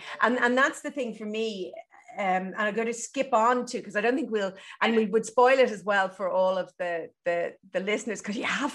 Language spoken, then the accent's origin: English; Ireland; And like you, I'm Irish, and we're brought up on that that yeah. that guilt, that Catholicism